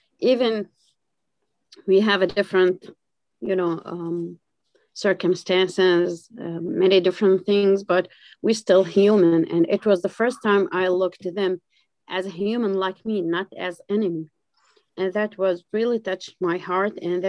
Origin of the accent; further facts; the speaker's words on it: Jordan; moved away as an adult; now in Bethlehem, Palestine; I'm from Bethlehem, Palestine. I was born and raised in Jordan. And 1999, I came here because my husband originally from Bethlehem.